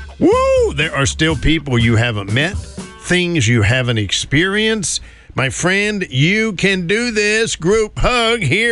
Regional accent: Southern United States, United States; I'm a Southerner. To me, squash is yellow.

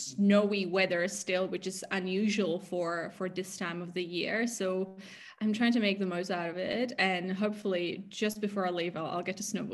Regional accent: Slovakia; So currently I am in my home country of Slovakia, and I've been here on and off for the past 2 months

